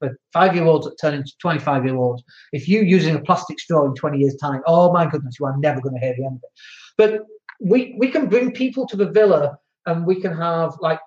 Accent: England, United Kingdom; We're English. We go, yep, that's how we celebrate stuff.

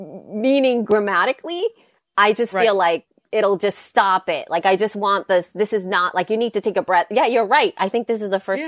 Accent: El Salvador; English is a second language; And then I'm from El Salvador. English is my second language.

